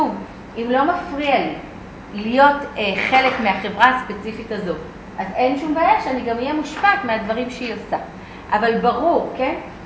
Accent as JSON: {"language": "Hebrew", "town": "Ra'anana", "region": "Central District", "country": "Israel", "tie": "born or raised there", "said": "אני זוכרת, גדלתי ברעננה"}